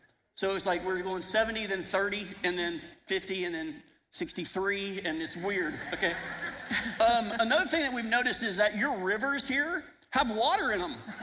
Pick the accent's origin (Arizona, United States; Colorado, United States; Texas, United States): Arizona, United States; Phoenix; This is my wife, Melissa. We are from the Phoenix area, and we are so stoked to be here with you guys